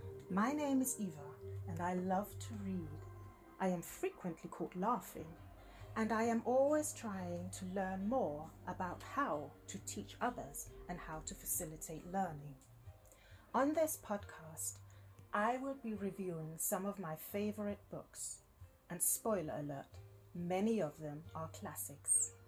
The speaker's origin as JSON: {"language": "English", "country": "Denmark", "tie": "born or raised there", "second_language": "English", "said": "There will be frequent references to films, to history, and also to my hometown, which is in Denmark."}